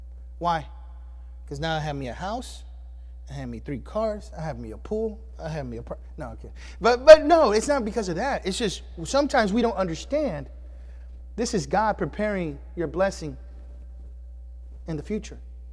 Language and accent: English; Houston, Texas, United States; I'm a kid from Houston, amen. The only kind of jungle I know is the concrete jungle, amen.